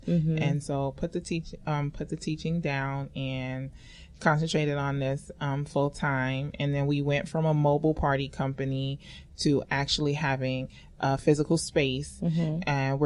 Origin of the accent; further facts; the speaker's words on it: Brooklyn, New York, United States; moved away as an adult; now in Georgia, United States; I'm from New York, Brooklyn to be specific. And I moved to Georgia about 6 years ago.